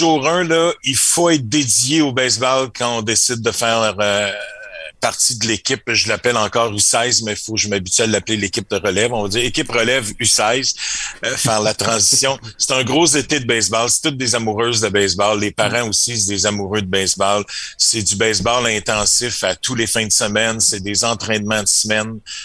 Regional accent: Quebec, Canada; On vient du Québec.

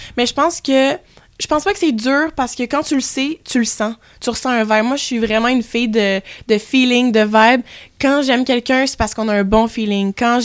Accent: France; Je suis native de France, donc j'ai aussi un public là-bas qui parle français.

